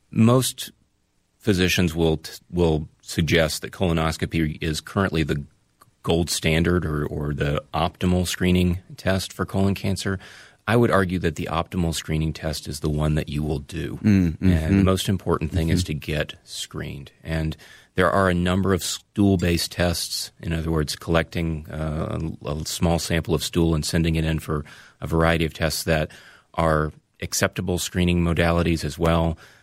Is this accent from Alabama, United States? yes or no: yes; Birmingham, Alabama, United States; moved away as an adult; now in Minnesota, United States; So I grew up in Birmingham, Alabama, and went to medical school there. I came to Minnesota to pursue a career in general surgery